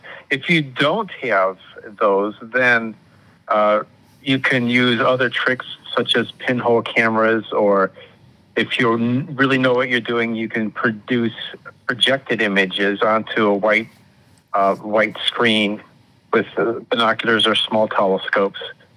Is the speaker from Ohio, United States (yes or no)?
no; Charleston, Illinois, United States; Well, I'm from Charleston, Illinois. I have friends and family there